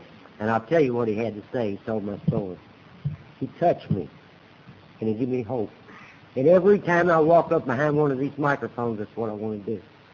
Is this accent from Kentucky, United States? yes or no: yes; Louisville, Kentucky, United States; I was born and raised down in Louisville, Kentucky, from a large family. We lived down in a section of Louisville that was rough. There was a bar on every corner.